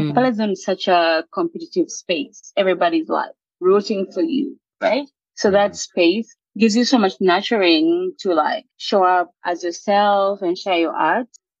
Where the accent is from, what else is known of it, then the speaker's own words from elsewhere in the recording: South Sudan; I mean, I'm from South Sudan.